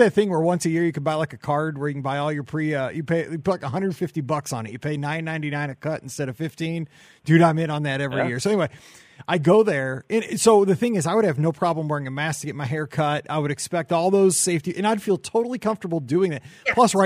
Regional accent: Missouri, United States; I'm from Missouri, and I really don't want to no offense against Nebraska

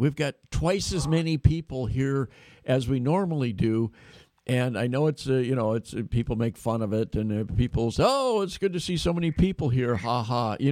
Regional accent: Portland, Oregon, United States; born there; I was born in Portland, and we still have relatives up here, and we've been lifelong Catholics, and we love the state of Oregon

